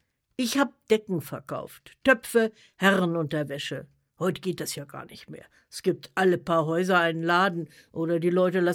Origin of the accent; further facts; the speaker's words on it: Germany; Ich bin Deutsche, hab meine Papiere, alles in Ordnung. Aber ich bin immer noch Zigeuner. Zigeuner bleibt Zigeuner.